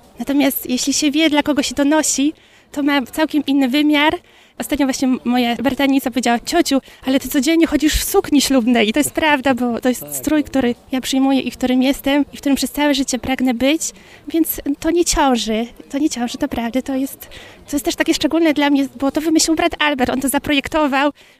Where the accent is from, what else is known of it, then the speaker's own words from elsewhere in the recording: Greater Poland Voivodeship, Poland; Ponieważ pochodzę z okolic Kalisza, to tak sądziłam, że to najlepiej będzie gdzieś tutaj z tego miejsca.